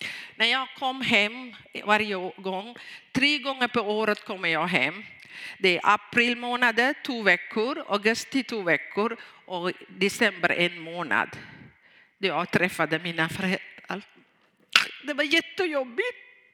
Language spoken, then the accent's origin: Swedish; Sri Lanka; Swedish is a second language; och ni vet det. Och jag kom från Sri Lanka. Och jag var enda barnet till familjen.